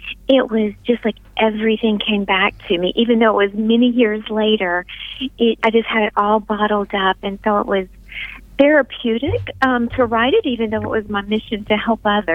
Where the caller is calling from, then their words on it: North Carolina, United States; We are right outside of Charlotte, North Carolina.